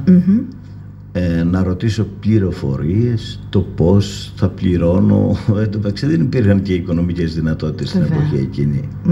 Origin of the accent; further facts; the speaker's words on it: Athens, Attica, Greece; also born or lived in Monastiraki, Evrytania; Δημοτικό τελείωσα στο χωριό μου στο μοναστηράκι, έφυγα 12 ετών από εκεί, της εποχής εκείνης, πήγαμε όλοι στην Αθήνα που ήταν τα αδέρφια μου.